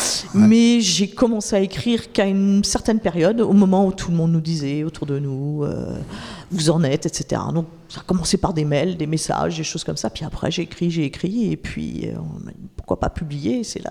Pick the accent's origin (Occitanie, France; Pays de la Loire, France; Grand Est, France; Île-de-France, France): Pays de la Loire, France; Le Mans; born there; also born or lived in Normandy / Brittany; Alors je suis née au Mans, effectivement.